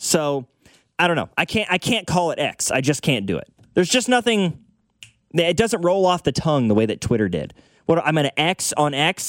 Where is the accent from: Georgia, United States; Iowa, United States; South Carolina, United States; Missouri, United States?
Missouri, United States; I grew up on the Missouri side, so it was probably vice versa for us, right?